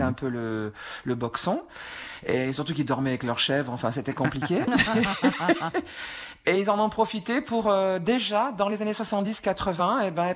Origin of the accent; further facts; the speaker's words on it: Montélimar, Auvergne-Rhône-Alpes, France; born there; je suis née à Montélimar et j'avais des parents pâtissiers, grands-parents aussi pâtissiers, ouais.